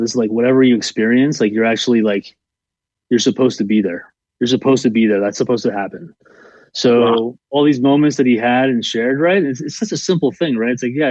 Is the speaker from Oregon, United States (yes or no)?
no; Los Angeles, California, United States; born there; first language Spanish; English is a second language; I was born here in East LA. Actually, no, in downtown Los Angeles. And you know, I just, it was in my heart since I was a kid. You know, I speak both languages fluently. I actually learned Spanish first.